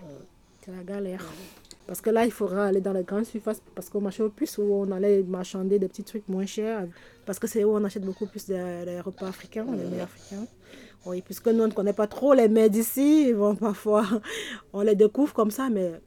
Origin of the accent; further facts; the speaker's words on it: Cameroon; now in France; Je viens du Cameroun. Ça va faire bientôt 1 an que je suis là.